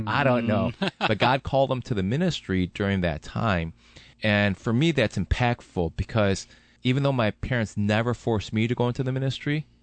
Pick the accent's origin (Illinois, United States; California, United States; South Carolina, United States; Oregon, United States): Illinois, United States; Urbana; born there; I was born in Urbana, and it was during that time that my parents were going to church